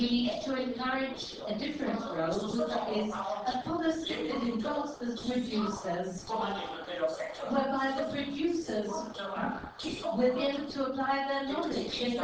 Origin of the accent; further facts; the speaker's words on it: Niger; I am from the Niger